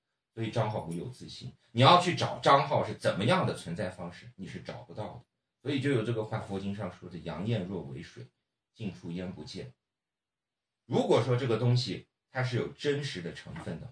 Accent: Yunnan, China; 就好像我们云南人说吃了菌子就看见小人啊

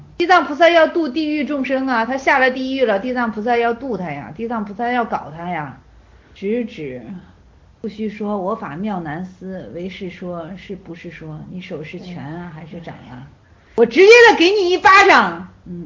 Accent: Shenzhen, Guangdong, China; 你是深圳人，我也是深圳人，咱两个同在平安大厦底下长大，同一片蓝天。

